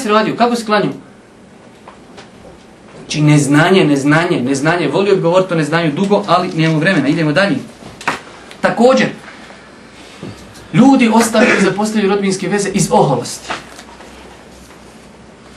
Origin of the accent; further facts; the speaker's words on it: Bosnia & Herzegovina; ja sam Bošnjak, volim Bošnjake i neću da se falim o tome gdje sam ja bio sa 15 godina kada se ovdje pucalo